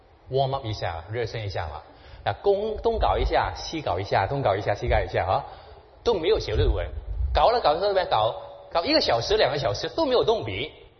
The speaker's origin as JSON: {"language": "Chinese", "country": "Hong Kong", "tie": "born or raised there", "said": "我是在香港出生长大的，我在香港小的时候呢，有一个习惯"}